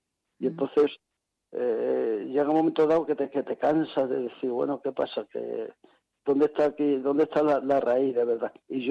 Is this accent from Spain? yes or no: yes; Madrid, Community of Madrid, Spain; yo aquí en la Latina, en el Reina Victoria, en mi tierra, como yo digo